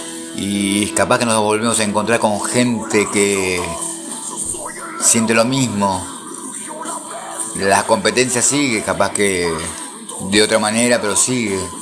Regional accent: Argentina; obviamente mi país, mi tierra, Argentina, que la amo.

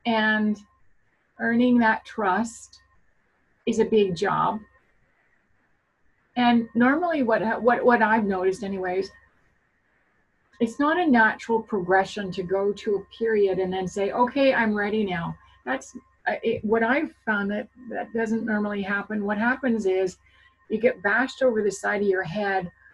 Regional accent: Ontario, Canada; Well, I'm a Canadian girl. And I'm coming to you from an hour west of Toronto, the capital of our great province here.

